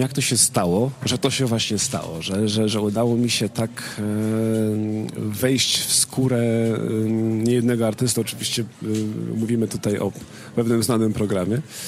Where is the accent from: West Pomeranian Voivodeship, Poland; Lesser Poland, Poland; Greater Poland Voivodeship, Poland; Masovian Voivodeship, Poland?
Lesser Poland, Poland; Zubrzyca Dolna; Wychowałem się w małej wsi w Zubrzycy Dolnej, to jest mała wieś na Orawie, na południu Polski